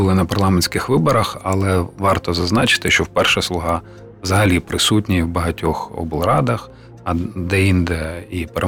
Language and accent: Ukrainian; Kyiv, Ukraine; мене цікавить як Київ, моє рідне місто